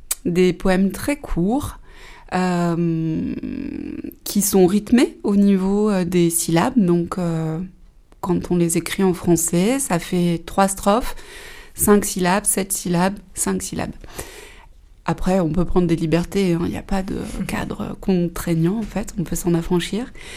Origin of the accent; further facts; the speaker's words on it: Saint-Pierre-Ville, Auvergne-Rhône-Alpes, France; je suis revenue m'installer en Ardèche à 5 ans. Je suis originaire de Saint-Pierre-Ville.